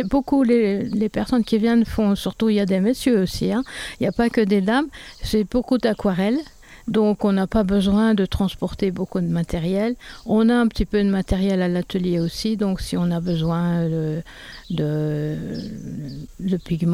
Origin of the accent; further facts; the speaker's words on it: Belgium; now in France; Comme je vous ai dit, je suis belge